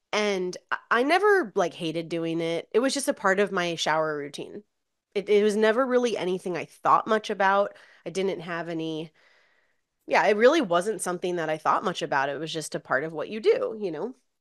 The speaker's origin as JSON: {"language": "English", "region": "Florida", "country": "United States", "said": "I'm from Florida and we're in the Keys."}